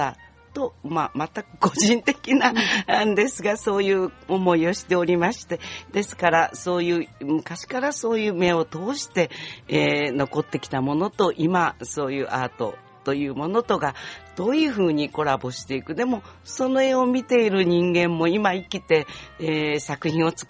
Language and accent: Japanese; Kyoto, Japan; 京都の人間は、ちょっと大変興味を持っております